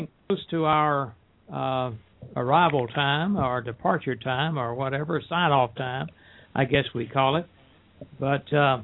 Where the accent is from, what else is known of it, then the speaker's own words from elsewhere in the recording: Miami, Florida, United States; also born or lived in North Carolina; I'm kind of partial about Miami, even though I was born in the Carolinas, North Carolina. But I spent 25 years of my early life in Miami